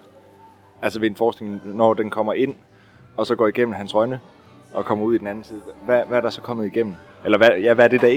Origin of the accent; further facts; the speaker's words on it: Balling, Central Denmark Region, Denmark; det foregår i den by, jeg er vokset op i Balling, ja. I nærheden af Skive.